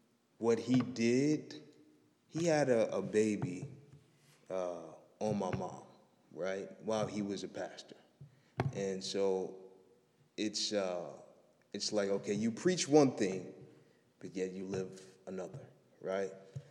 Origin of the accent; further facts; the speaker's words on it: Buffalo, New York, United States; My personal story is I am from Buffalo, New York, born and raised, east side of Buffalo.